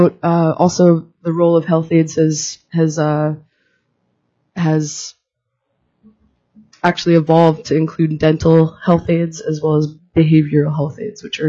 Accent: Aleknagik, Alaska, United States; I come from the Bristol Bay region, a town called Aleknagik.

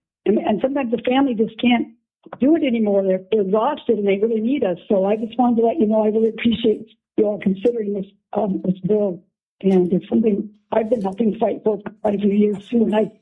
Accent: Alaska, United States; I was born and raised in Alaska, 67 years, and I started out in Fairbanks attending nursing school, and then went to Anchorage attending nursing school, and worked in Sitka in the hospital

